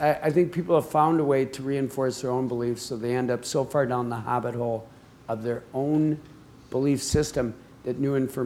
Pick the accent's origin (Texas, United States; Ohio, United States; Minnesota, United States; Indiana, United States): Minnesota, United States; and I came from Minnesota where everything is white. The food is white.